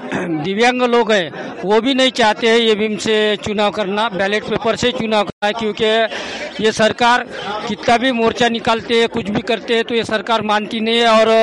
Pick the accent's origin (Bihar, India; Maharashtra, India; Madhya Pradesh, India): Maharashtra, India; महाराष्ट्र से आया हूँ।